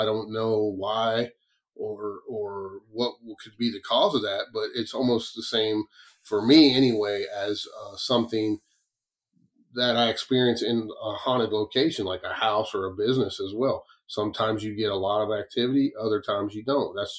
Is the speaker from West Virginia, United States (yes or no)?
yes; West Virginia, United States; because West Virginia is my home state of where I base my home base out of.